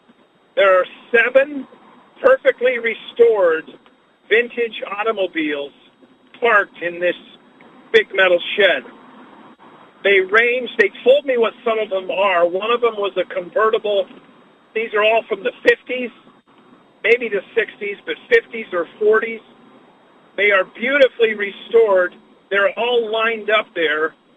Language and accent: English; Washington, District of Columbia, United States; so I told them, you know, I'm here from Washington, D.C., and I'm doing a junk removal job